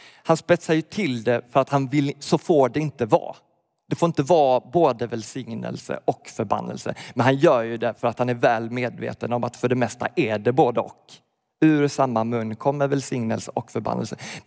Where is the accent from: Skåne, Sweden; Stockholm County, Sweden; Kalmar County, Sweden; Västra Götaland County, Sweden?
Skåne, Sweden; Jag är från Skåne, det hörs knappt, så det är ett bra exempel på det här. När jag hade bott hemifrån de där första åren, flyttat från Skåne och kom hem, så sa de så här … du pratar uppländska.